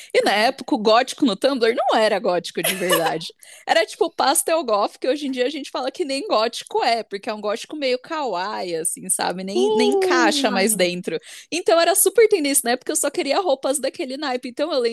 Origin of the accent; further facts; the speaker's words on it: Campinas, São Paulo, Brazil; eu sou de Campinas, é a segunda maior cidade do estado de São Paulo, se eu não me engano. E lá, assim, tipo, a mentalidade ainda é muito de interior.